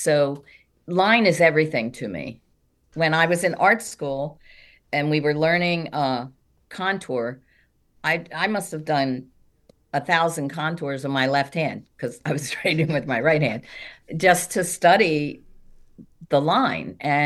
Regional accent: Wilmington, Delaware, United States; And in my neighborhood growing up in North Wilmington, the city sidewalk ended at my front yard.

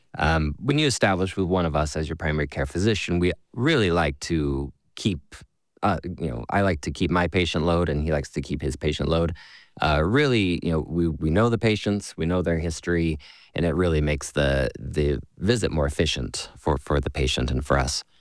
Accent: Salt Lake City, Utah, United States; So born and raised in Salt Lake, similarly did my undergrad at the University of Utah.

